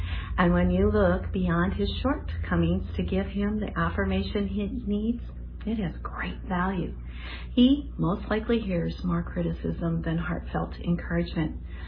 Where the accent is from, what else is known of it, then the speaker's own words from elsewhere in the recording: Hanford, California, United States; from Hanford, California.